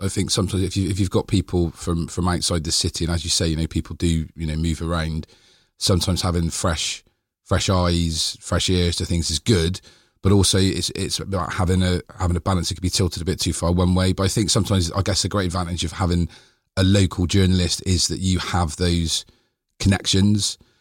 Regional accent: Bristol, South West England, United Kingdom; So I was born in Eastville, so I grew up just at the bottom of Eastville Park. Then we moved to Easton, then to Fishponds when in my late teens.

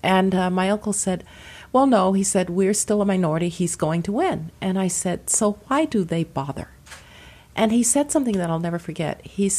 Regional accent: Birmingham, Alabama, United States; as a child, I grew up in Birmingham, Alabama, when black citizens did not experience full democracy.

